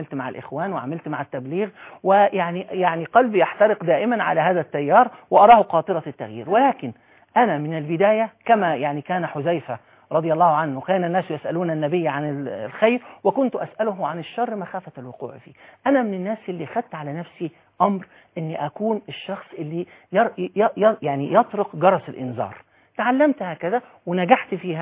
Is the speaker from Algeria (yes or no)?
no; Egypt; وانا ارى انه انا مواطن مصري لابد ان ارجع الى دستور مصر وافهمه.